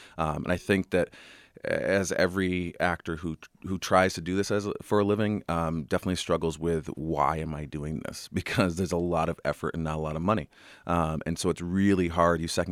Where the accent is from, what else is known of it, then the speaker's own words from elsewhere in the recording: Rochester, New York, United States; I was one of the very fortunate people in Rochester that Highland Park was my front yard.